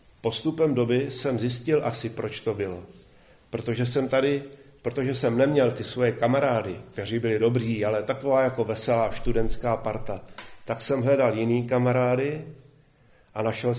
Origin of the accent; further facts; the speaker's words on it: Litomyšl, Pardubice Region, Czechia; já jsem rodák z Litomyšle